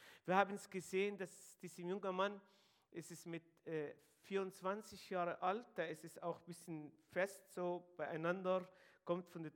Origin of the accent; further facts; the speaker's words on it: Israel; German is a second language; komme von dem arabischen Hintergrund. Ich sage zu meiner Person, ich bin Israeli, aber kein Jude. Ich bin ein Araber, aber kein Muslim. Das heißt, in Israel leben 2% arabische Christen.